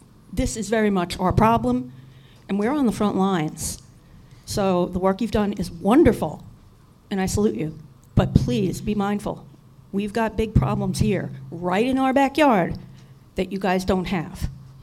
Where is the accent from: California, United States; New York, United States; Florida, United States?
New York, United States; I'm from New York, and in defense of my beloved home, we have a problem that you guys don't have.